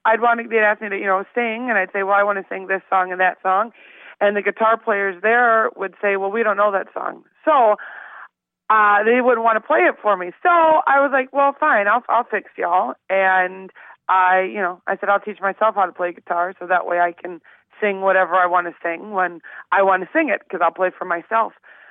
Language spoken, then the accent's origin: English; Waukegan, Illinois, United States; So I am originally from Waukegan, Illinois, which is about, let's see, it's about 45 minutes north of the Loop. It's in Lake County, which is right next door to Cook County, Chicago County.